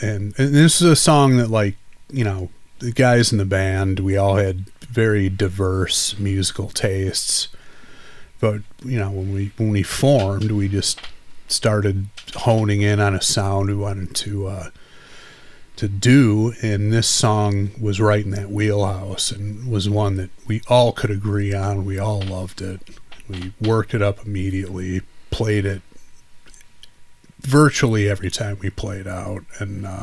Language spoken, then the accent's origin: English; Detroit, Michigan, United States; And I'm from Detroit. I should know better than that.